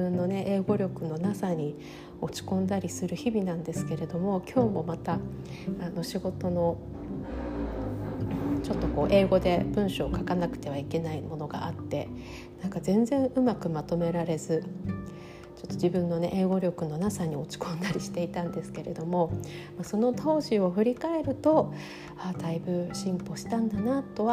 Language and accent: Japanese; Sapporo, Hokkaido, Japan; 私も札幌出身で寒いのには慣れていると思っていたんですけれども